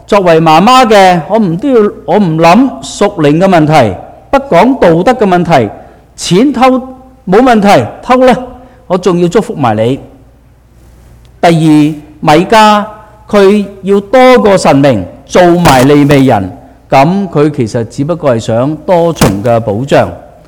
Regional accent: China; 跟住我哋就即刻諗到我哋中國人有一句嘅説話

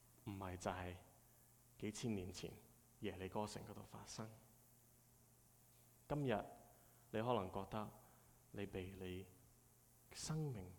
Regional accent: Hong Kong; 喺我哋香港人認知嘅文化方面，係咪啊？

